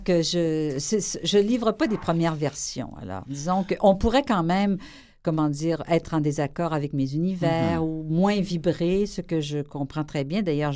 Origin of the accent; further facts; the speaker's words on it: Quebec City, Quebec, Canada; born there; Je suis née à Québec